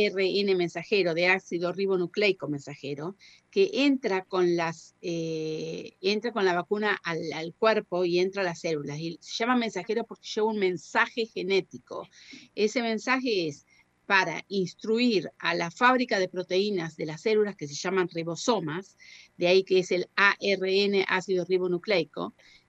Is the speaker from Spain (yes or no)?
yes; Spain; accent: Spanish; now in United Kingdom; soy una minoría en este país porque obviamente no soy británica, nacida aquí, que cuando hablo tengo un acento español impresionante